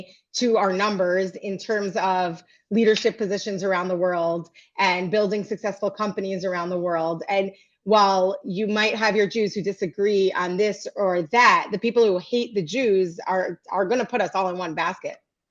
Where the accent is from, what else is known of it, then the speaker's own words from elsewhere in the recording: New Jersey, United States; but they became Orthodox, and I grew up Orthodox in New Jersey.